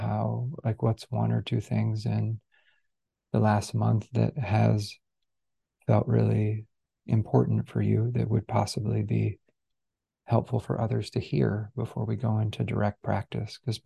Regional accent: United States; there are a lot of reasons to feel betrayal as an American.

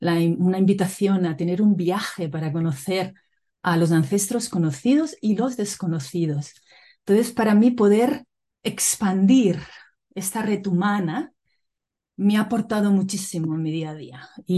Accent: Catalonia, Spain; now in Canada; yo vengo de la Península Ibérica, específicamente de Cataluña, y soy la primera generación que se ha expandido a Canadá. Estoy viviendo ahora mismo en la maravilla tierra de las Montañas Rocosas, por una parte de Canadá, en Alberta, la tierra de los pies negros y de los Cree.

